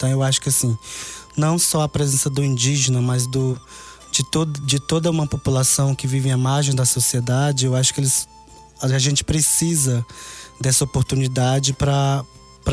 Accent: Acre, Brazil; now in Boa Vista, Brazil; Mas já voltei para minha terra. Aliás, para a região norte, Boa Vista, Roraima. Eu sou do Acre

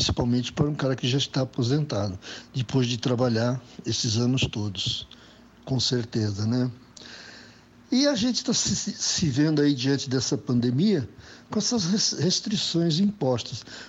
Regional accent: Santos, São Paulo, Brazil; Eu que sou de Santos, eu gosto muito de praia, né?

